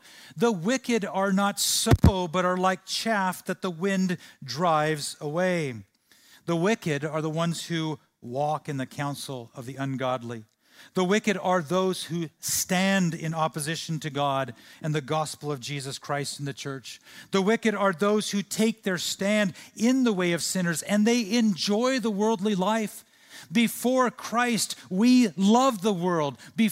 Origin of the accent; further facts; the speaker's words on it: California, United States; You see, I grew up in Central California. And in Central California, there are some giant oak trees.